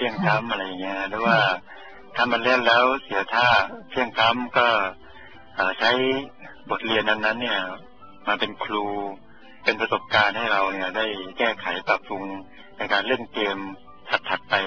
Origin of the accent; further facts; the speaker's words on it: Sukhothai, Thailand; ผมก็พอดีกลับไปสุโขทัยก็ถือว่าได้ทำหน้าที่การจะเรียกได้ว่าอันหนึ่งก็ว่าเป็นแผ่นดินเกิด